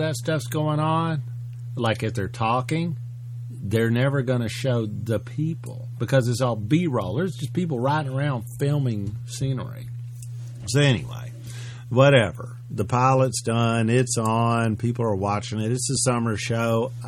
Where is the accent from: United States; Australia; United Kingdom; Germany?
United States; Memphis, Tennessee; I'm from Memphis.